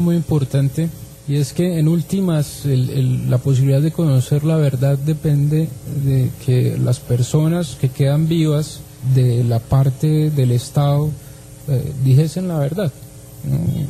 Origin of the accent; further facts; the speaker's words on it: Colombia; como la mayoría de los colombianos quisiera saber qué fue lo que pasó en el Palacio de Justicia